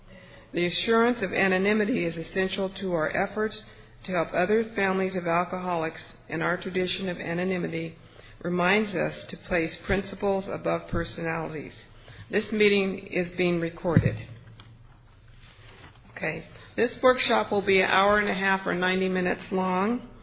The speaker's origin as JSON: {"language": "English", "town": "Folsom", "region": "California", "country": "United States", "said": "I'm from Folsom, California. And I'm just really excited to be here."}